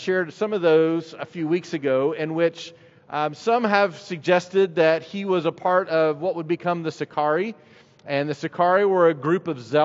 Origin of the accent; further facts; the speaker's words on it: Knoxville, Tennessee, United States; I grew up in Knoxville, so not too far from here. I don't believe I have an accent. All of my northern friends tell me otherwise.